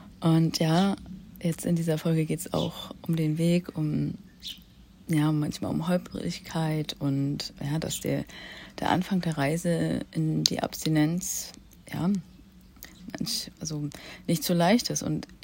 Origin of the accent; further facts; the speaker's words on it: Northern Germany, Germany; now in Switzerland; Dieses Bootshaus ist in meiner Heimat in Norddeutschland. Ich wohne ja in der Schweiz